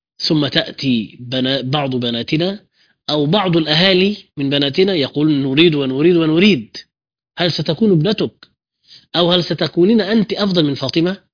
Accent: Egypt; ممكن نلغي كثيرا من التجديدات التي في مراسم الزواج عندنا في مصر

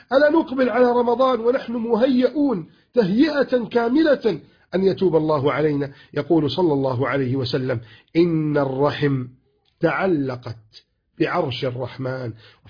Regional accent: Egypt; بلدنا مصر

